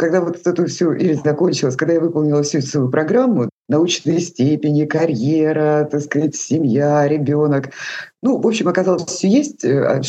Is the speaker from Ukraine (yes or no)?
no; Kazakhstan; born there; Родилась в Казахстане